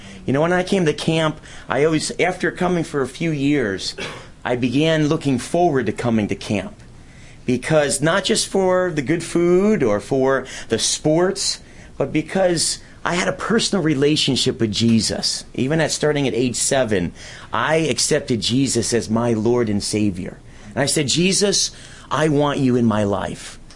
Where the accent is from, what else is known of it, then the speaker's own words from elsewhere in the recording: Brant Lake, New York, United States; Well, it's nice to be here back in my hometown. When we go to different places around the world or we travel and we meet different people, they always say, where's your hometown? And I get to say New York, but I get to say also Brant Lake, New York.